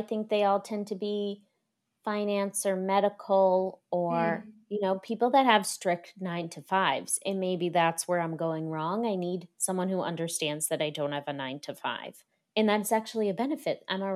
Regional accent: Boston, Massachusetts, United States; Since I grew up in Boston in dating there and I was on the apps

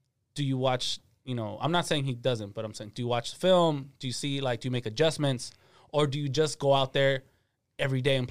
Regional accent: Lennox, California, United States; I grew up in Lenox first half of my life. A lot of people don't know what that is, but it's like technically shares a zip code with Inglewood and it's right by LAX

